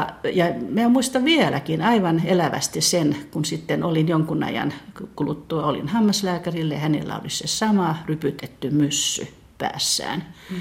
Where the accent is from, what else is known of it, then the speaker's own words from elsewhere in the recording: Ostrobothnia, Finland; Siis minä olen pohjalainen vain puoleksi, mutta olen asunut Pohjanmaalla aina.